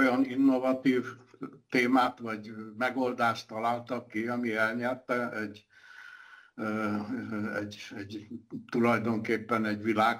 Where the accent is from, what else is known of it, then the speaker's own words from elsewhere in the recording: Budaörs, Pest, Hungary; mert én budaörsi vagyok